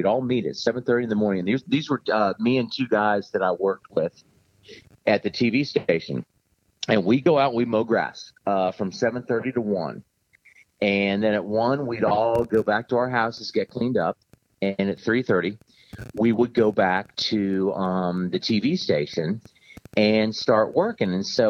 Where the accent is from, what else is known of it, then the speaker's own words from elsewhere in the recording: Washington, District of Columbia, United States; now, I grew up in Washington, D.C.